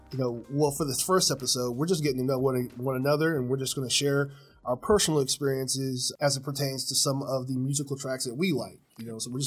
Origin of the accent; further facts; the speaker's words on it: Midwest, United States; You know, I grew up Black in the Midwest